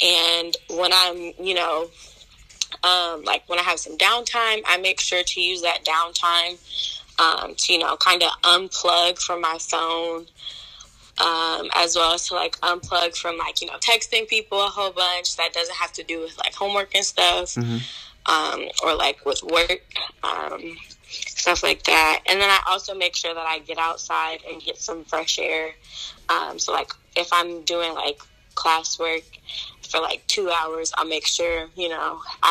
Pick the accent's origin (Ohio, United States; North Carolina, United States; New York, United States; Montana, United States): Ohio, United States; Columbus; I am from Columbus, Ohio.